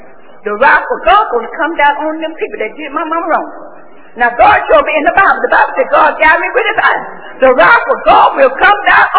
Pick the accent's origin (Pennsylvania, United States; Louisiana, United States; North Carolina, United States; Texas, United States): Texas, United States; Dallas; Now, I was born and raised in Dallas. My mom and dad came from Corpus, Texas.